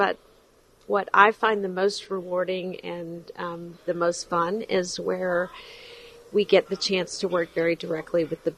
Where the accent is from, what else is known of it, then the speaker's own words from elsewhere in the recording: Texas, United States; So my background, I'm from Texas. I've been in Texas my whole life and in Houston for a long time.